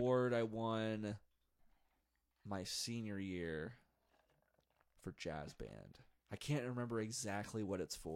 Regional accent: Webster Groves, Missouri, United States; Yeah, I grew up in Webster Groves.

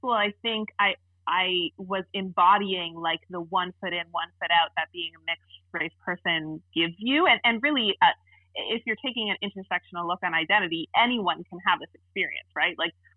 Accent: Ajax, Ontario, Canada; also born or lived in Orangeville; And I was born in Orangeville, which at the time that I was born there, my parents were the only interracial couple in the town, which is terrifying. So we moved to Ajax, which is another small town. It's a bigger town. It's a true suburb

